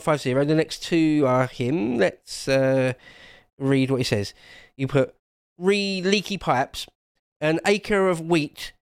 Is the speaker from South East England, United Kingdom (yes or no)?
yes; South East England, United Kingdom; I'm Cornish, basically. Born and raised in the southeast of England